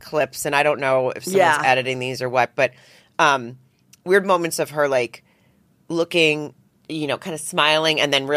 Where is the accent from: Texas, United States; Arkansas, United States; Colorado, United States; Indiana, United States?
Arkansas, United States; I grew up in Arkansas. I mean, I went camping.